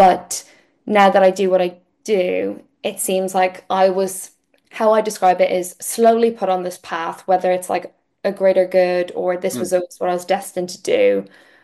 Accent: Ireland; moved away as an adult; now in Wales, United Kingdom; I'm Irish. And so, even to study medicine, I moved country.

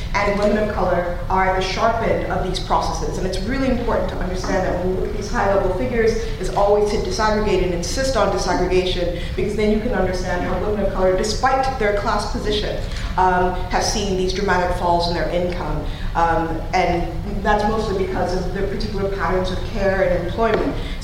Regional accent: Texas, United States; now in United Kingdom; I'm actually Texan, so I was like, yes! USA! USA!

